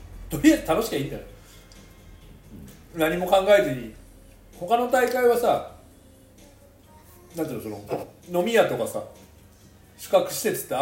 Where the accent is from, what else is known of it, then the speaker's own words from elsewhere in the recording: Atsugi, Kanagawa, Japan; 僕の生まれ育った厚木を遊びに来てくださいっていう